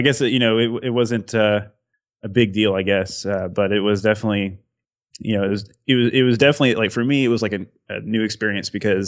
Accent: South Carolina, United States; also born or lived in Illinois; What happened was I moved up to Illinois from South Carolina. Basically all my friends were down in South Carolina where it's actually where I'm at now.

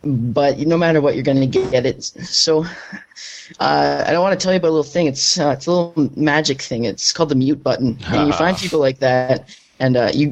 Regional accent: Canada; Well, I'm from Canada

